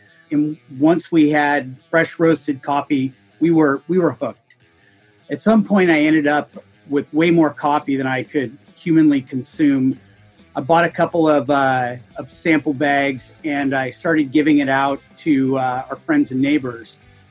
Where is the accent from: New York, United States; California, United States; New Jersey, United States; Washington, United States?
Washington, United States; Issaquah; from Issaquah, Washington.